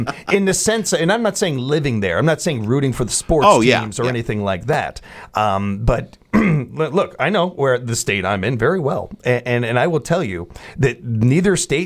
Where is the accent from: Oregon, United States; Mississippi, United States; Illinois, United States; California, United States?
Illinois, United States; I am born and raised in Illinois from there and everything.